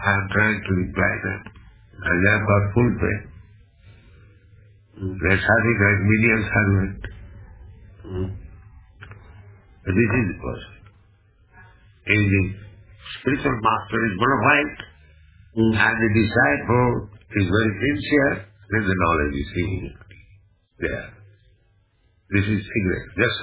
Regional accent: India; I am Indian, coming from a poor country. I cannot pay them. When I came here, I had no money.

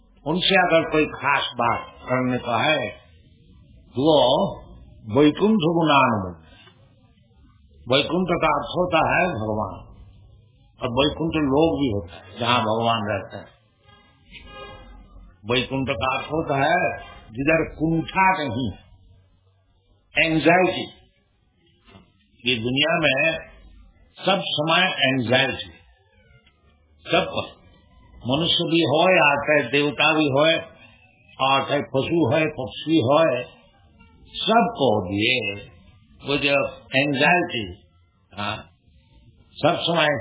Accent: Kolkata, West Bengal, India; हिंदी बोलने में ज्यादा अभ्यास नहीं है और हमारा शरीर भी कलकत्ता है, हिंदी हमारी मातृभाषा भी है और गुजराती गुजराती भी बोल नहीं सकता, थोड़ा थोड़ा तो समझ लेता हूँ।

